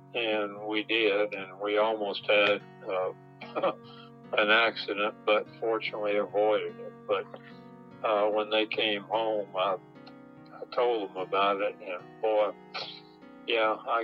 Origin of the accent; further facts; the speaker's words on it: San Antonio, Texas, United States; also born or lived in Florida; Well, my family moved several times while I was young, but I spent the first years till I was in the sixth grade in Florida, and then they moved to Texas, and I went to junior high and high school in San Antonio, Texas.